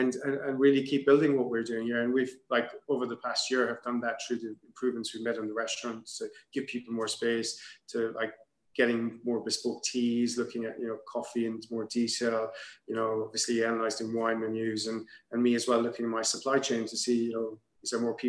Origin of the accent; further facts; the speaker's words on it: Munster, Ireland; growing up in Kerry, where football is a very important part of a young child's upbringing.